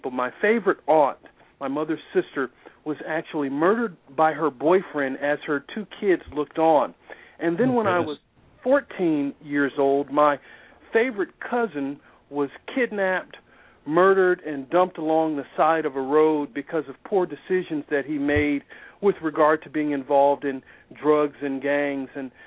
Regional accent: West Palm Beach, Florida, United States; my hometown of West Palm Beach, Florida.

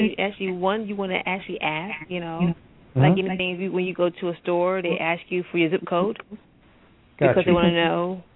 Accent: Florida, United States; Well, I'm actually originally from Florida, but I did graduate from Georgia Southern University down there near Savannah, so yeah.

